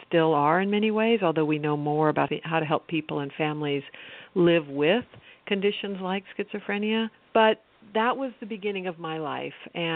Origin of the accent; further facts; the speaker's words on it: California, United States; this young family, when my mother was pregnant with me, to the rural part of California.